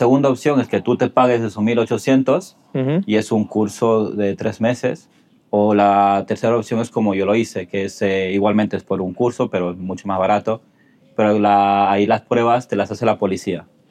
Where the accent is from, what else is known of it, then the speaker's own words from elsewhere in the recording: Ecuador; now in Barcelona, Spain; yo soy de Ecuador. Bueno, llevo aquí viviendo 24 años ya en Barcelona.